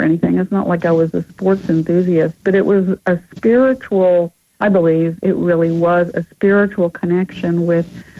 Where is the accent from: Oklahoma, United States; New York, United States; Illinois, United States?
Oklahoma, United States; I grew up in Oklahoma under gigantic big skies